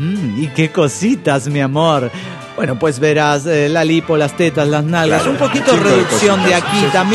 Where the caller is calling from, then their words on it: California, United States; de Silicon Valley.